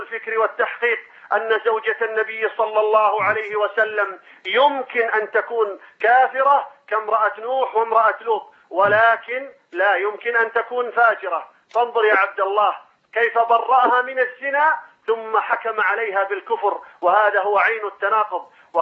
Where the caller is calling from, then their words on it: Saudi Arabia; أنا تتصل من المملكة العربية السعودية